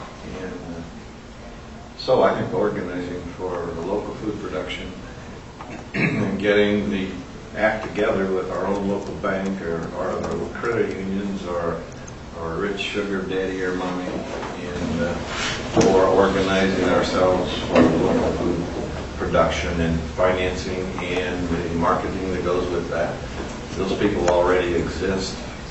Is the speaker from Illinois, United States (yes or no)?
yes; Alton, Illinois, United States; I'm from Alton, Illinois, which is 15 miles upstream from St. Louis.